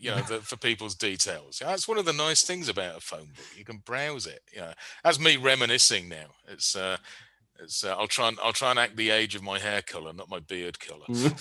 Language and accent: English; England, United Kingdom; As a European, as an English person, a British citizen, we were talking about doing a pulp 1930s game